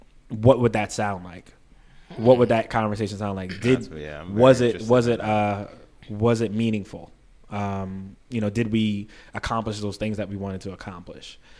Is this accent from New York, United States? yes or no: yes; New York, United States; I'm from New York.